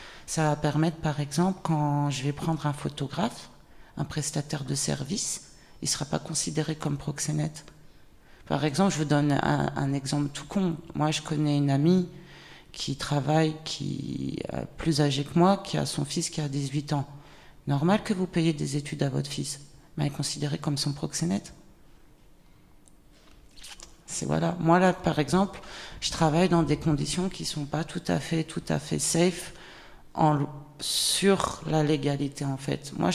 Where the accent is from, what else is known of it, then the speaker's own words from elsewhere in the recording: France; j'ai 39 ans, je suis originaire de France